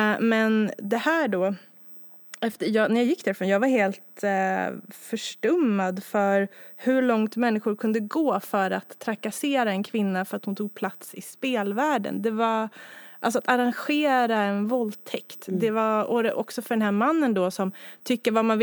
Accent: Haninge, Stockholm County, Sweden; Jag är uppvuxen i Haninge då, som jag sa tidigare.

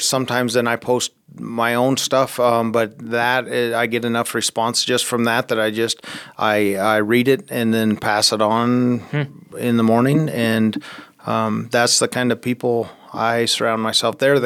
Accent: Gillette, Wyoming, United States; born there; I was born in Gillette, but we've gone to New Life since I was as young as when it started.

